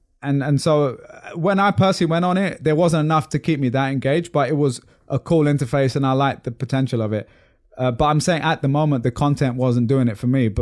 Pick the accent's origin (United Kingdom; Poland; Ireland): United Kingdom; now in United States; that might be me because I'm a Brit living in the States